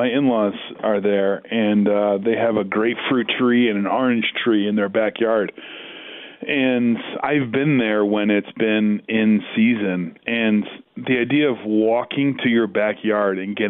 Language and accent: English; New York, United States; I grew up in New York. We produce tons of apples.